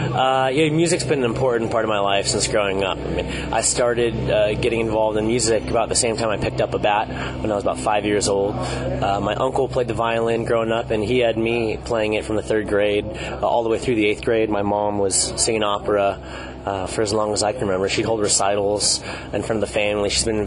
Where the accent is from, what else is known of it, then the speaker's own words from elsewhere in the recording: Long Beach, California, United States; I grew up in Long Beach